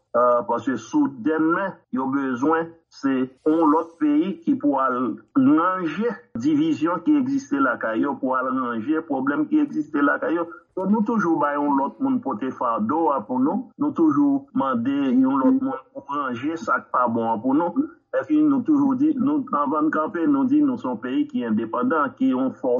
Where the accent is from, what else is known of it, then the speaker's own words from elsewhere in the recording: Haiti; en tant que haïtien